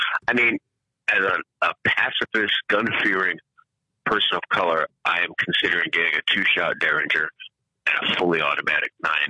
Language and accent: English; Jamaica; And I am a Jamaican person of color who's may have been, you know, I've tried to stay away from toxic masculinity, but it's how I was raised.